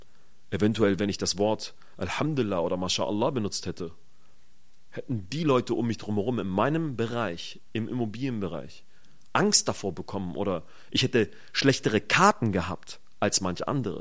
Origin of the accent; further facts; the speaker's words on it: Germany; Ich bin Palästinenser, bin Muslime, bin in Deutschland groß geworden